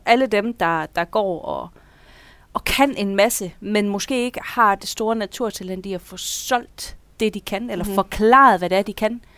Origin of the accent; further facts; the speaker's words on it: Jutland, Denmark; now in Horsens, Denmark; Og der kan jeg godt mærke, og det er virkelig godt afsløre, at jeg er jyde.